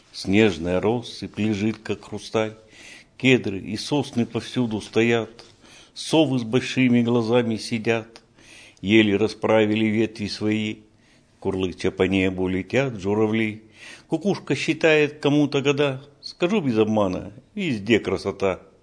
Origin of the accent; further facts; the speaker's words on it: Sverdlovsk, Sverdlovsk Oblast, Russia; Родился я на Уралмаше, в городе Свердловске.